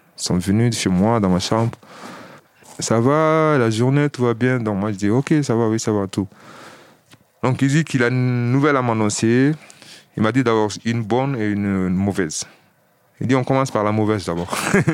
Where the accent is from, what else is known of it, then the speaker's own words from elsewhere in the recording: Mali; moved away as an adult; now in Villetaneuse, France; j'ai 32 ans et je viens du Mali. Du Mali, je suis passé par l'Algérie, la Libye et l'Italie. Et je suis venu à Villetaneuse